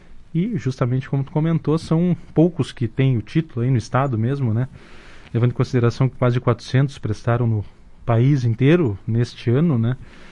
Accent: Dom Pedrito, Rio Grande do Sul, Brazil; also born or lived in Passo Fundo; em Dom Pedrito, minha cidade natal, me mandaram para lá para pagar um ano de quartel

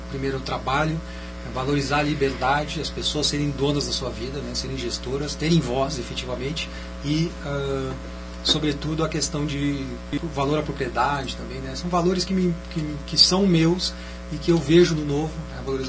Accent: Caxias do Sul, Rio Grande do Sul, Brazil; born there; Eu nasci em Caxias do Sul

